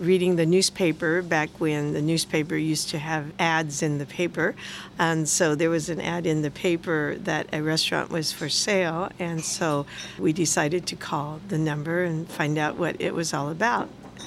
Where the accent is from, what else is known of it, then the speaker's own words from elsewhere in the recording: Reedley, California, United States; now in Morro Bay, United States; Yes, I did. I grew up in Reedley, California, and I was formerly a teacher over there. And when our kids grew up and my husband retired, we decided to move over here to the coast, and that's how we ended up in Morro Bay.